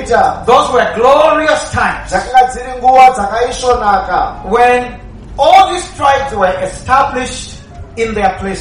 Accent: Zambia; You know, I'm from Zambia.

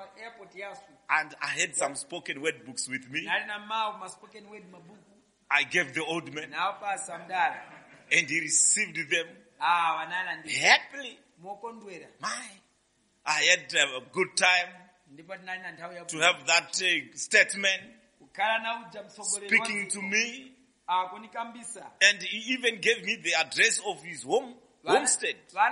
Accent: Zimbabwe; So I told him I come from Zimbabwe.

